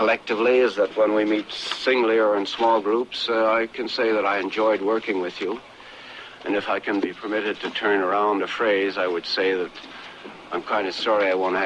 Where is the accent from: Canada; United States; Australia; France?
Canada; Quebec; Born and raised in Quebec